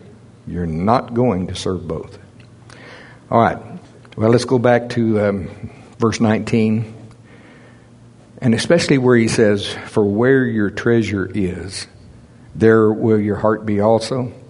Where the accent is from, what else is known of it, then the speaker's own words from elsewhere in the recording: United States; I mean, I grew up in America, and the American dream.